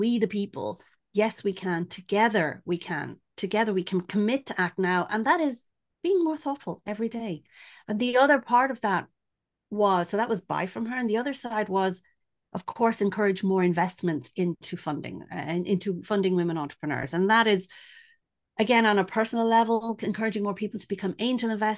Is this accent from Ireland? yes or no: yes; Ireland; accent: Irish; English is a second language; now in France; So I'm Irish and half Spanish as well, but living in France for 30 years.